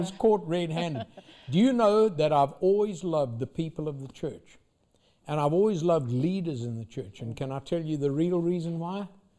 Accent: KwaZulu-Natal, South Africa; And this is on the southern tip of Africa, where I grew up on Upper East Coast in Zululand.

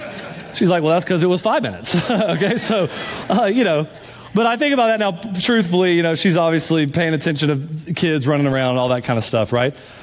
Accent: Jacksonville, Florida, United States; I mean, I'm from Jacksonville, Florida, Jags fan, okay?

